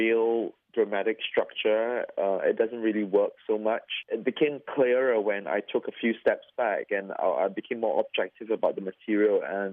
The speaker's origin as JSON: {"language": "English", "country": "Singapore", "tie": "born or raised there", "said": "my observation of family, my observation of childhood, my observation of growing up in Singapore in the 90s."}